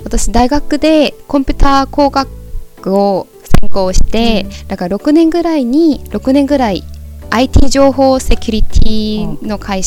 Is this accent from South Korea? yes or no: yes; Seoul, South Korea; Japanese is a second language; now in Sendai, Japan; 私はソウル出身なので、